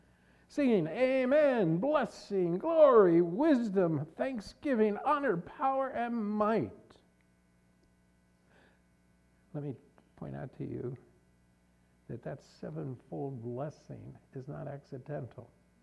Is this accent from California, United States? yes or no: no; Pittsburgh, Pennsylvania, United States; You know, I grew up in Pittsburgh, not really seeing a real black African-American, because my grade school was all white